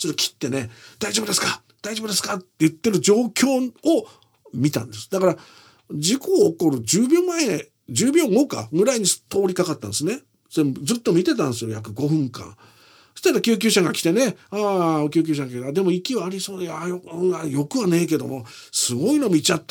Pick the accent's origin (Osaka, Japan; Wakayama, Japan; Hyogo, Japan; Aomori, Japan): Aomori, Japan; 僕は青森県出身なんですけど